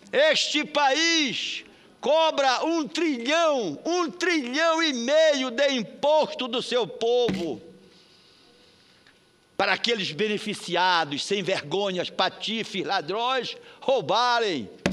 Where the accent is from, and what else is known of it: Pará, Brazil